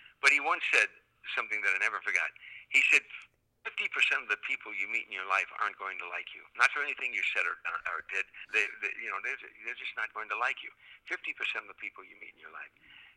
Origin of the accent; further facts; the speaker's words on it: Chicago, Illinois, United States; from my years growing up in Chicago to the going into the military to coming out of the military